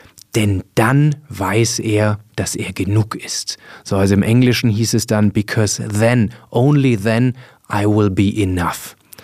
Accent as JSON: {"language": "German", "town": "Munich", "region": "Bavaria", "country": "Germany", "said": "ich komme aus München"}